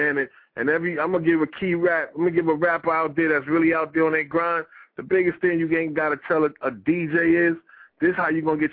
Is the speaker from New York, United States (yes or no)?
yes; Bronx, New York, United States; now in Boston, United States; I'm from the Bronx. Hard body, we get it popping. And I came from the Bronx to Boston and made things pop off out here.